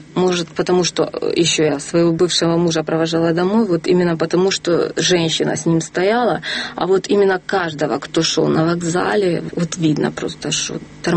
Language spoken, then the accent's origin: Russian; Ukraine; И вот смотрите, вот я с Украины.